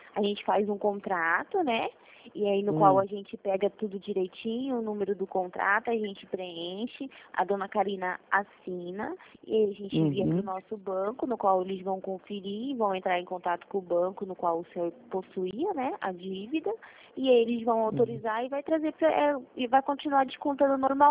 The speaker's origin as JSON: {"language": "Portuguese", "region": "Rio de Janeiro", "country": "Brazil", "said": "Que eu sou do Rio"}